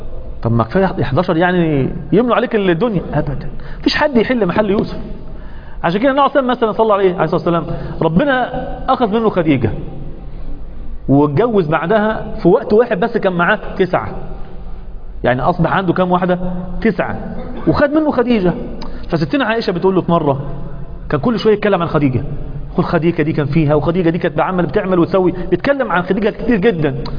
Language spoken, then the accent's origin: Arabic; Egypt; طيب لما صاحب، بيقولوا في المثل عندنا في مصر، من حكم في ماله فما إيه؟ ظلم.